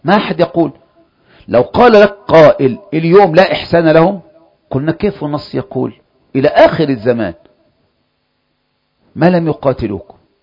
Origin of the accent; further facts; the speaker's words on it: Egypt; القول ده ما قلناش احنا كمصريين